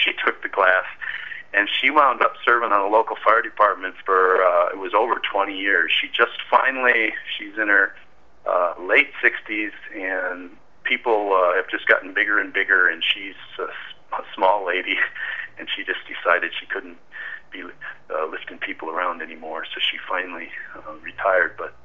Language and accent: English; New Auburn, United States; And so when I lived in my hometown of New Auburn, I made over 100 calls a year